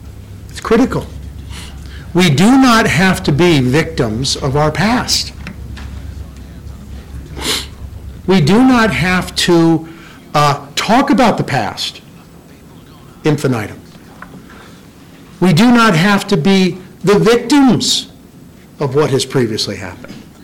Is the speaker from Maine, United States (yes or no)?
no; Downey, California, United States; born there; I was born on May 28th, 1954, 1 o'clock in the afternoon, happened to be a Friday. I was born at Downey Community Hospital, hometown